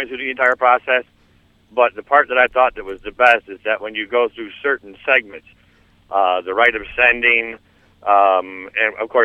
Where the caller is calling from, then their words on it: Palatine, Illinois, United States; Palatine.